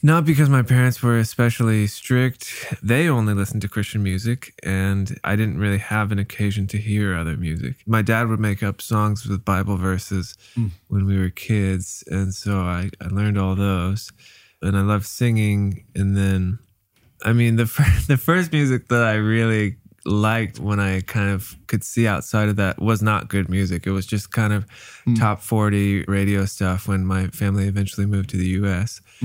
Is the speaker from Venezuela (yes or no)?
yes; Amazon, Venezuela; My parents were missionaries. I grew up in Venezuela in the Amazon working with tribes.